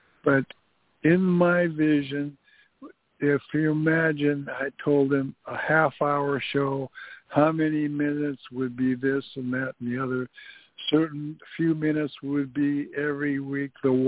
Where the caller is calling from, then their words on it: Goleta, California, United States; I'm calling in from Goleta today